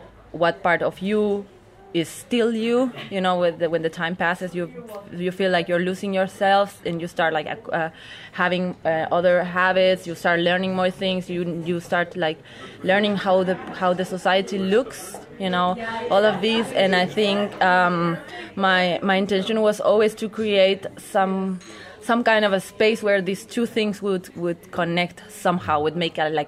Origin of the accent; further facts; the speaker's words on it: Chile; first language Spanish; English is a second language; now in Germany; neutral Spanish, so I could really like have a deeper understanding with people from Venezuela, Colombia, Mexico, and you know, so you really kind of like, I don't know, I don't also really feel Chilean.